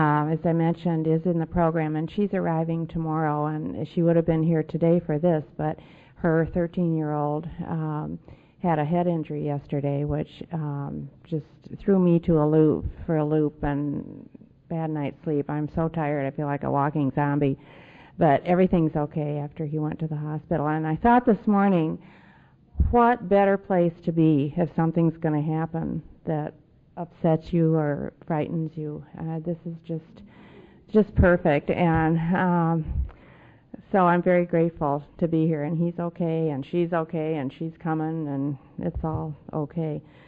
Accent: Chicago, Illinois, United States; We grew up in Chicago.

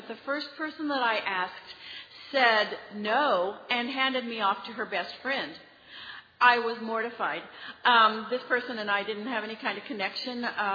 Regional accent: Kansas, United States; from Kansas.

